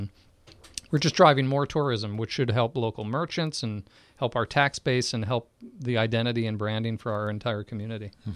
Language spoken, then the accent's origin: English; Berwyn, Pennsylvania, United States; I grew up in Berwyn, Pennsylvania, outside Philadelphia. Spent my whole life in that area until I was out of grad school.